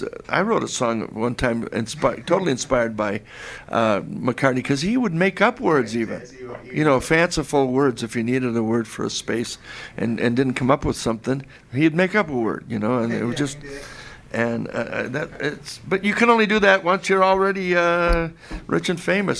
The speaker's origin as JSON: {"language": "English", "town": "Rockford", "region": "Illinois", "country": "United States", "said": "and all from Rockford. We're all from Rockford. He and I went to high school together."}